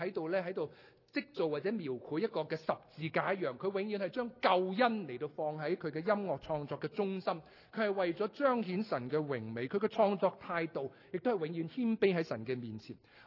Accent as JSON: {"language": "Chinese", "country": "Hong Kong", "said": "我们香港人叫穆罕默阿里做牙刷拳王"}